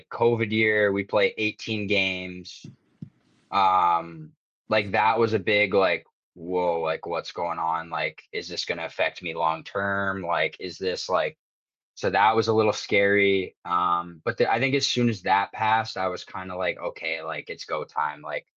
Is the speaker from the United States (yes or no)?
no; Blackfalds, Alberta, Canada; born there; especially considering there was probably about the same amount of people in the building there as when I was born in Blackfolds.